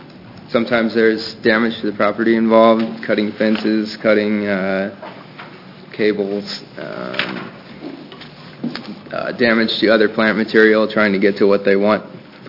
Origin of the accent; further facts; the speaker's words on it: Salem, Oregon, United States; from Salem, Oregon.